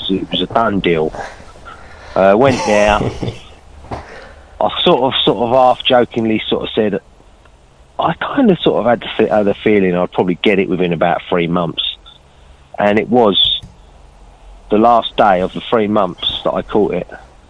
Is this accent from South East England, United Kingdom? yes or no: yes; South East England, United Kingdom; obviously, initially I'm from Kent. I fished a lot of Kent waters when I was sort of going through the ranks